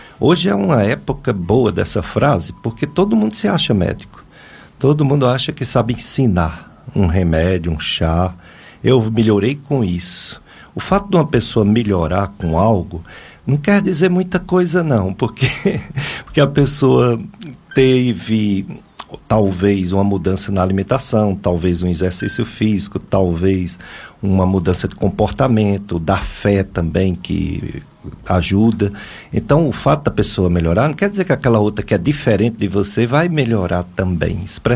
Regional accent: Juazeiro do Norte, Ceará, Brazil; Romeiro nativo, também sou daqui mesmo, do Juazeiro.

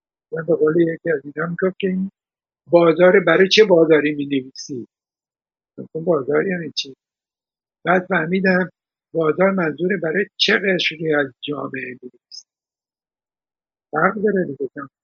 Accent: Iran; من ایرونی ها رو دوست دارم، هم وطن خودم رو دوست دارم

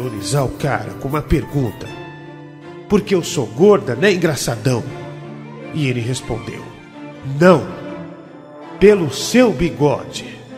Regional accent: Paraná, Brazil; Sou do interior do Paraná.

